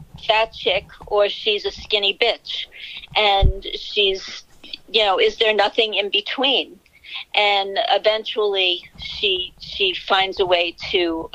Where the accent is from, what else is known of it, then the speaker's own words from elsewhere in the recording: New York City, New York, United States; I am a native New York City girl, yes.